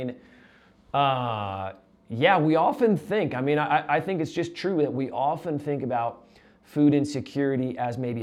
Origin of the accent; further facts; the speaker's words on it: Midwest, United States; because I came from the Midwest, where I was like sticker shocked